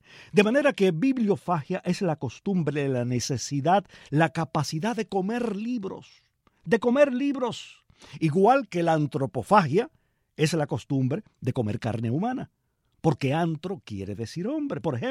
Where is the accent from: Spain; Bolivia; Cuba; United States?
Cuba; porque los cubanos no nos damos cuenta hasta qué punto nuestra música y nuestra manera de hablar están llenas de disparates.